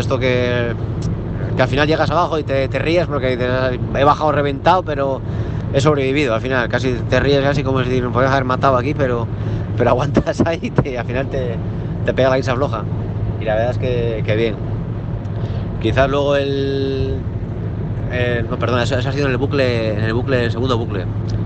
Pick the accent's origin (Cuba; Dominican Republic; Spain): Spain; ya sabes que nosotros que somos españoles damos la nota, ¿no? Mucho por ahí fuera.